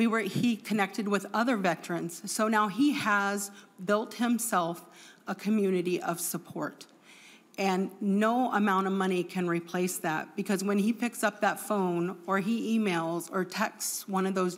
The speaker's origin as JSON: {"language": "English", "town": "Wendell", "region": "Minnesota", "country": "United States", "said": "I am from Fergus Falls area of Minnesota, a little town called Wendell, just outside of Fergus"}